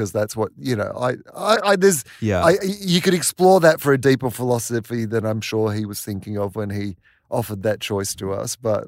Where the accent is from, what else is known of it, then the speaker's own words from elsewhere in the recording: Melbourne, Victoria, Australia; I am an AFL person and I was raised in Victoria.